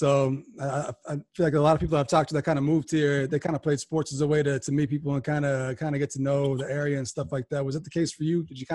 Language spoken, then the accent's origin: English; Fort Kent, Maine, United States; So I'm from Fort Kent, Maine. I grew up living and breathing UMFK basketball.